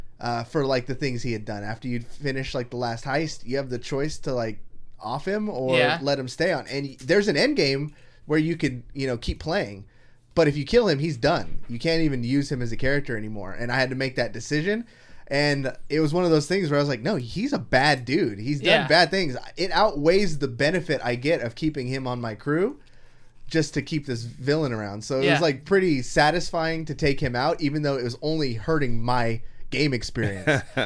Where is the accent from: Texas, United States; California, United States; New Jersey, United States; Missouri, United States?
California, United States; Rio Linda; I grew up in Rio Linda, and he is the nightmare.